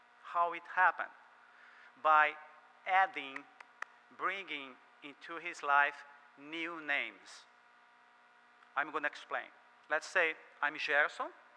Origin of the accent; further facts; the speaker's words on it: Brazil; also born or lived in Portugal; I'm from Portugal originally. I grew up in Brazil. Most of my time lifetime I spent in Brazil.